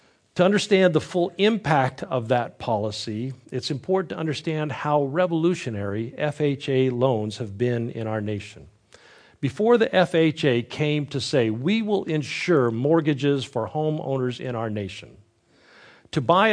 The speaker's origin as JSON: {"language": "English", "region": "California", "country": "United States", "tie": "born or raised there", "said": "Now again, I grew up in California where real estate went through a tremendous boom in much of the 20th century."}